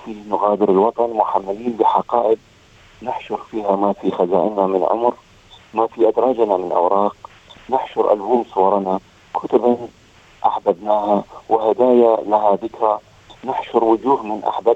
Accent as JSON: {"language": "Arabic", "country": "Iraq", "also_born_or_lived": "Jordan", "moved": "yes", "lives_now": "Australia", "said": "والهجرة الثالثة التي حدثت لي هي عندما غادرت العراق إلى عمان وسكنت في الأردن 12 سنة، بعدها هاجرت من الأردن إلى أستراليا. في 2005 وصلت إلى أستراليا، والآن أصبحت 17 سنة أنا أقيم في أستراليا."}